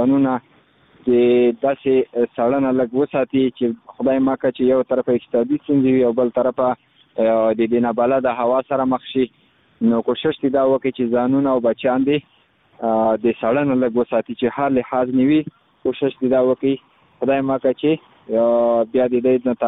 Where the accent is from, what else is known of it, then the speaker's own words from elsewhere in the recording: Khost, Afghanistan; زه خو د خوست ولایت مربوط یم مرکز اوسیدونکو یم